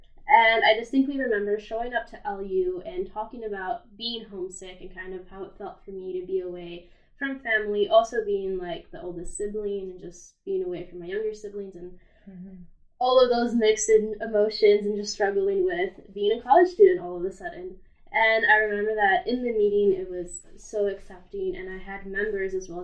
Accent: Chicago, Illinois, United States; Yeah, so I'm from the city of Chicago. I'm actually from near Midway, so near that area, so not too far.

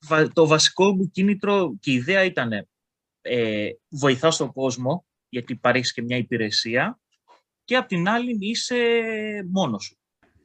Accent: Athens, Attica, Greece; Εγώ είμαι, εντάξει, από την Αθήνα, γεννήθηκα μεγάλο στην Αθήνα, πήγα στο εξωτερικό για σπουδές, γύρισα. Ήθελα να φύγω από την Αθήνα.

